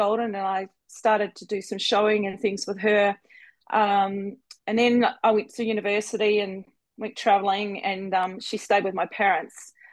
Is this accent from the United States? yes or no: no; New Zealand; I'm originally from New Zealand.